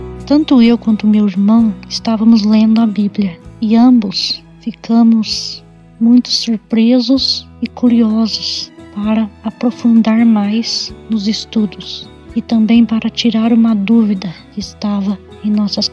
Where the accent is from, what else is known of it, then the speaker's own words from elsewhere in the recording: Santana de Caldas, Brazil; sou de Santana de Caldas.